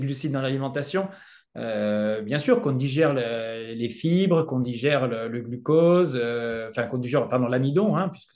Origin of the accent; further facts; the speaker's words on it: Provence-Alpes-Côte d'Azur, France; l'été, moi je viens de la Provence